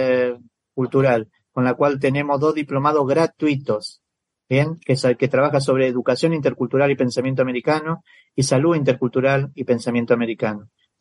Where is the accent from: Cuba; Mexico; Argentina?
Argentina; now in Brazil; Yo me siento argentino y hoy en día totalmente brasilero.